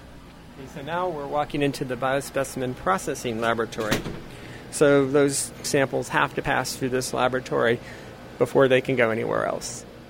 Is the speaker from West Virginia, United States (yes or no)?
yes; West Virginia, United States; Growing up in West Virginia is unique in many ways, and this was one of the reasons we moved back, too.